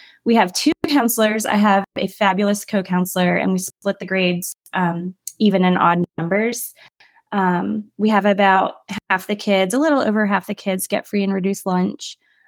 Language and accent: English; Williamsburg, Virginia, United States; And that is where I grew up in Williamsburg. So I got to go home for grad school before I got married.